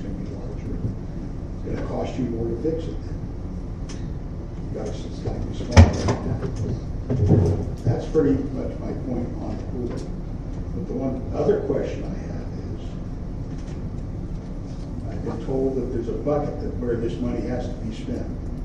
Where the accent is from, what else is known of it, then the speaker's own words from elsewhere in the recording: Sunnyvale, California, United States; I came from Sunnyvale, California.